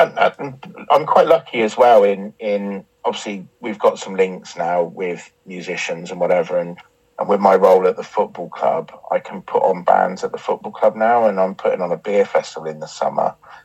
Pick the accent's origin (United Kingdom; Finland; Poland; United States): United Kingdom; Oxford, South East England; Now, I'm originally from Oxford.